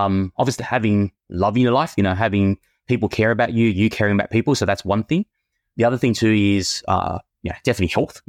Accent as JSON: {"language": "English", "country": "Vietnam", "said": "I was touring through Vietnam, my home country."}